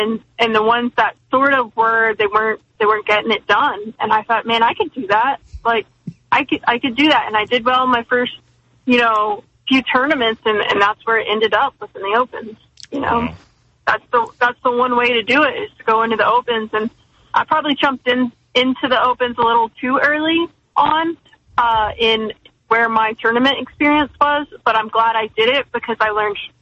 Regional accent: Fort Worth, Texas, United States; Yep, I'm from Texas, born and raised in a town called Fort Worth, Texas, which is just west of Dallas.

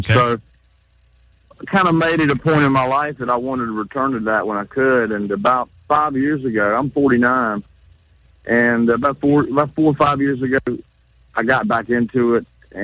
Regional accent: Chester, South Carolina, United States; now in Columbia, United States; Well, I'm from Chester. I live in Columbia now, and I grew up.

